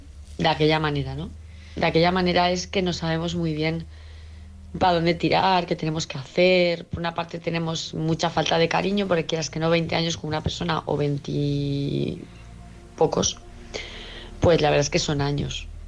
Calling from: Palma, Balearic Islands, Spain; , de Palma de Mallorca.

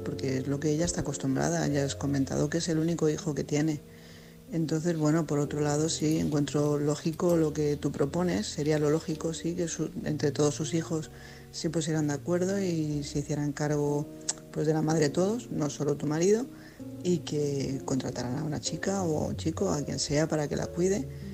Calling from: Tarragona, Catalonia, Spain; corresponsal de Tarragona.

